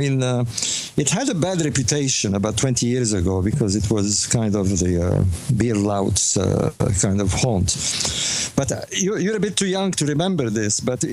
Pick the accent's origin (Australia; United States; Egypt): Egypt; Alexandria, Alexandria Governorate; moved away as an adult; also born or lived in Cairo; I was born in Alexandria in 1948, and I grew up there, and I left Egypt when I was 19, before the Six-Day War in 67.